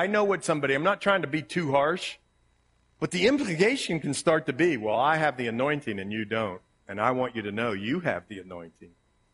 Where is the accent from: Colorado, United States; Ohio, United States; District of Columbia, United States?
Ohio, United States; accent: Ohio; Wonder, I have my Ohio accent.